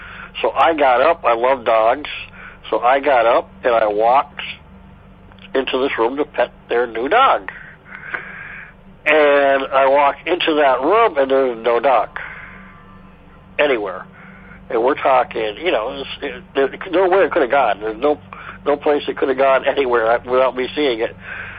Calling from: Vermont, United States; I'm from Vermont

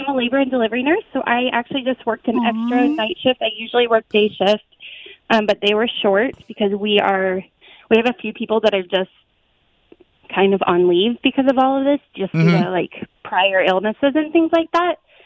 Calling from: Phoenix, Arizona, United States; from Phoenix, Arizona.

